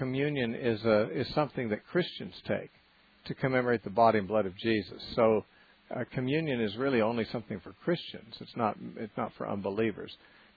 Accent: Santa Cruz, California, United States; Our next caller is Donna, calling from Santa Cruz, California, my hometown.

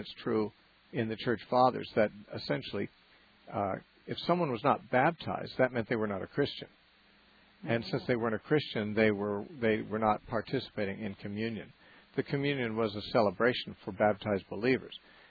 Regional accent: Santa Cruz, California, United States; Our next caller is Donna, calling from Santa Cruz, California, my hometown.

